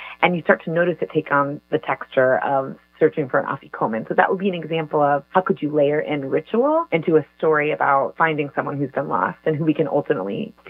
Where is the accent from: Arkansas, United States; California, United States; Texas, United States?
Texas, United States; he'd always loved, we're from Texas, he'd loved Texas chili.